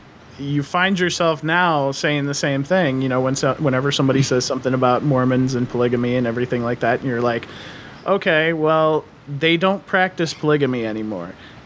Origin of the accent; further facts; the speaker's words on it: Michigan, United States; But I grew up in Michigan. And so I grew up in a town that was about 85, maybe, well, probably 75% Seventh-day Adventist.